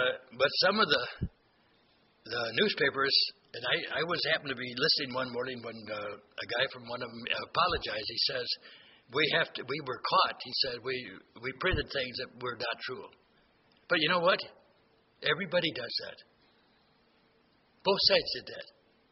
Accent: Missouri, United States; You know, I'm from Missouri. I got to see to believe.

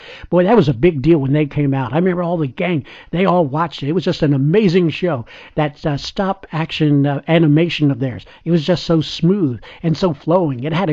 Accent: New York, United States; I was fortunate, because I grew up in the New York City tri-state area.

